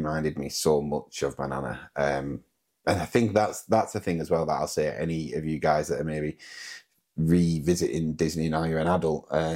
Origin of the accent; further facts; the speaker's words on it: United Kingdom; they won't think that we're British in the sense of like, oh, hello, I'm from Britain.